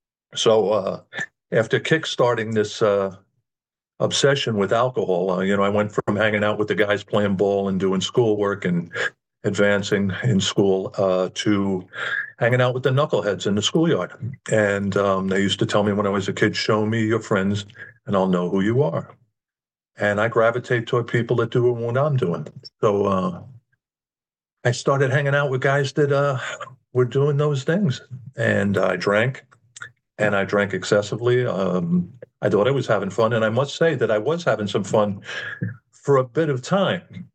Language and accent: English; Bronx, New York, United States; I'm a bum from the Bronx who got sober by with the nice people who took me in.